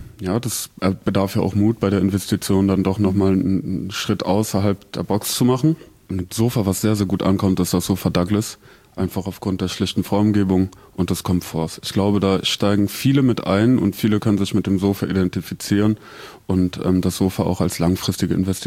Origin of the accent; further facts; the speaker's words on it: Germany; now in Zurich, Switzerland; Also ich komme ja aus Deutschland und ich glaube, so weit ist der Schweizer vom Deutschen nicht weg.